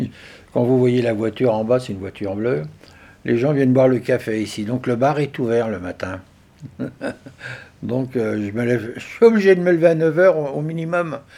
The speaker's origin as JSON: {"language": "French", "town": "Dieulefit", "region": "Auvergne-Rhône-Alpes", "country": "France", "tie": "born there", "said": "c'est comme ça que je suis né à Dieulefit par hasard pendant la guerre."}